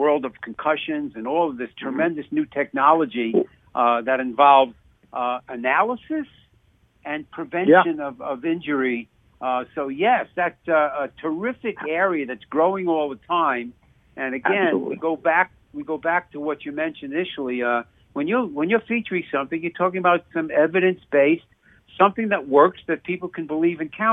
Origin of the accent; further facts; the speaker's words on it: New York, United States; growing up in New York, I remember Jim Brown, as great a football player as he was an even better lacrosse.